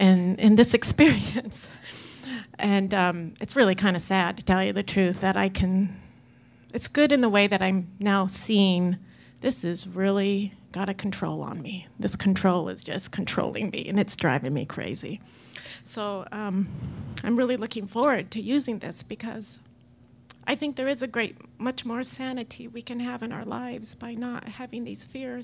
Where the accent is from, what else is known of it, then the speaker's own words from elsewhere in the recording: Utah, United States; from Utah.